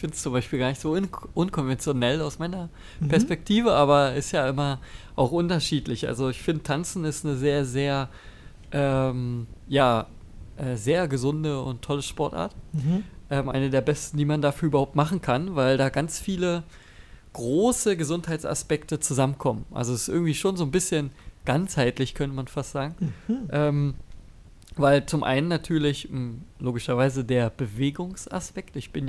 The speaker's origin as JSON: {"language": "German", "region": "Berlin", "country": "Germany", "said": "hab mich ja gerade schon gehört, komme auch aus Berlin."}